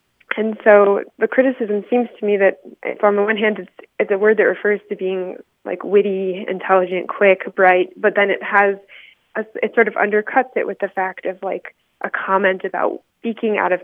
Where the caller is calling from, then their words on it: Las Cruces, New Mexico, United States; I'm calling from Las Cruces, New Mexico.